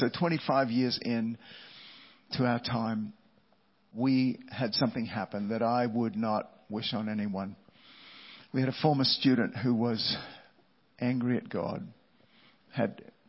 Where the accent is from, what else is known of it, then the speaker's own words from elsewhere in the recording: Australia; now in United States; I came over from Australia and met her in Southern California